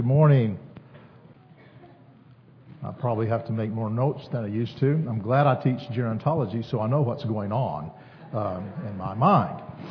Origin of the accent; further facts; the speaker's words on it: Leakey, Texas, United States; in Lakey, I grew up in South Texas. Now, Lakey's not too far from South Texas, but Lakey's in the hill country, and it is close to the Frio River